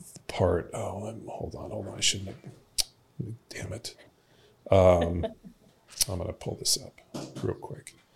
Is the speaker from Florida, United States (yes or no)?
no; California, United States; so I'm originally from California. And so when we moved to Texas and like lived all over